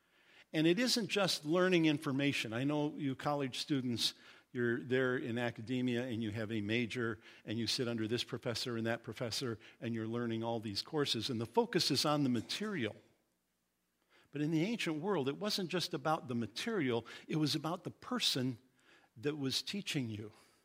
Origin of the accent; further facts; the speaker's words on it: Indiana, United States; well, I'm from Indiana. In Indiana, we'd say, being as you're going, make disciples.